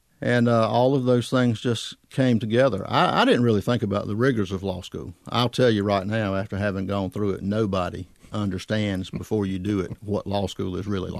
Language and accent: English; Garner, North Carolina, United States; I did grow up in Garner. I graduated from Garner Senior High School in 1976.